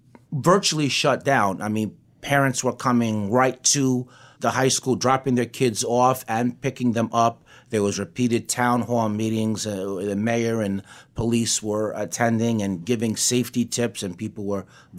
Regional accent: Peekskill, New York, United States; No, I grew up in Peekskill in Westchester County.

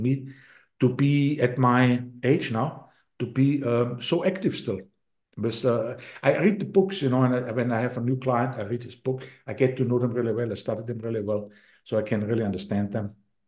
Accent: Austria; English is a second language; I'm from Austria.

